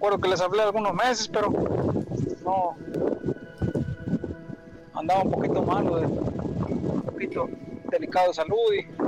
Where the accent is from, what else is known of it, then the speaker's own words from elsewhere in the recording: San Luis Potosí, Mexico; also born or lived in Mexico City / Tlalnepantla; now in Austin, United States; Ahorita andamos por cuestiones de trabajo por acá, pero yo soy de la Huasteca Potosina, San Luis. Tengo su casita allá en García, Nuevo León.